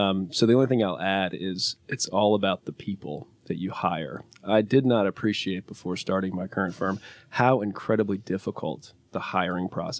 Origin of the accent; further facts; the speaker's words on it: Atlanta, Georgia, United States; also born or lived in Boston; I'm from Atlanta, but practiced in Boston for a few years before coming back to Atlanta with my wife.